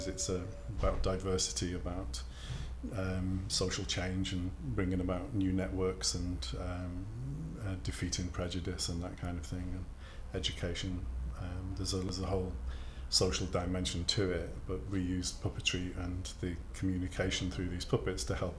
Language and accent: English; Rheda, Wales, United Kingdom; I'm 54 years old and I come from Rheda in Mid Wales.